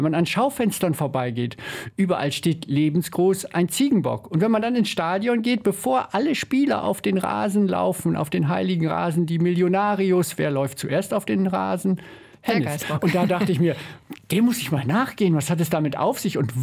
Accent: Northern Germany, Germany; now in Cologne, Germany; als ich vor Jahren nach Köln gezogen bin. Ich komme aus Norddeutschland

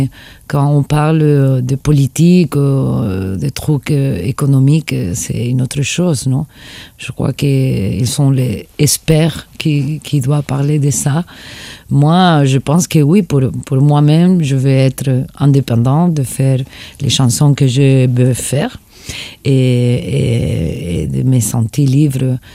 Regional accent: Granada, Andalusia, Spain; French is a second language; now in Catalonia, Spain; j'habite à la Catalogne, mais je suis d'Andalousie, je suis de Granada. Et c'est vrai que j'habite là.

